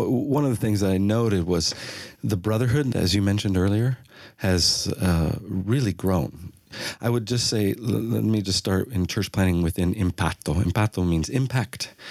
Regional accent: United States; now in Italy; Yes, obviously grew up in the States.

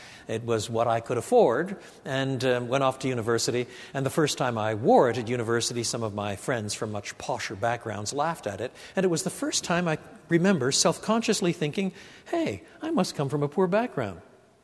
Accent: Quebec, Canada; I was brought up in French Canada

